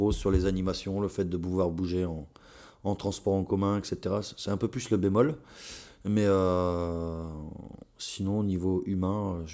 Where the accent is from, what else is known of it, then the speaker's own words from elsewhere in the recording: Haubourdin, Hauts-de-France, France; j'ai grandi, ma petite enfance, j'ai grandi à Aubourdin, où c'était une cité HLM